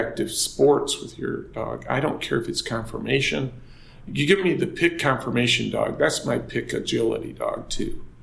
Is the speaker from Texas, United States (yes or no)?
no; Michigan, United States; Yes, I grew up in Michigan, and my father had a short hair before I was born.